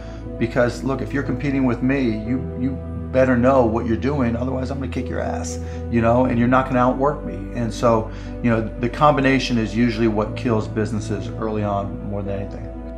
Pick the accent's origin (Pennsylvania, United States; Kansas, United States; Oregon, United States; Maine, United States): Pennsylvania, United States; Pittsburgh; born or raised there